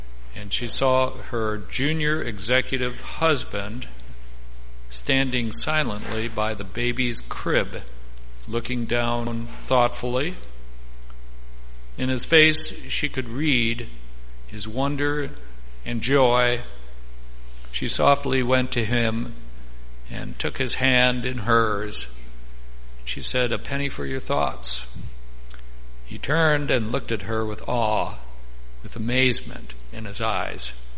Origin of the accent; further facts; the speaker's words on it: Wisconsin, United States; I had not been educated properly because I grew up in Wisconsin.